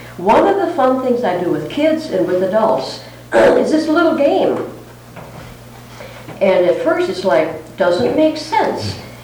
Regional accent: South Dakota, United States; I'm from South Dakota, they're from Southern California.

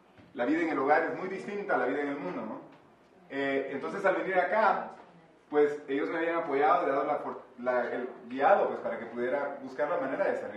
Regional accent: Guatemala; Yo crecí en Guatemala, no sé cuántos de ustedes han ido a Guatemala.

